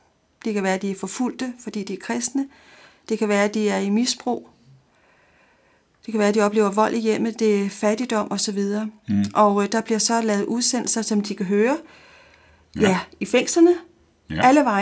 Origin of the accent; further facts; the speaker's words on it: Capital Region of Denmark, Denmark; now in Copenhagen, Denmark; Jeg bor her i København. Jeg kommer fra Nordsjælland.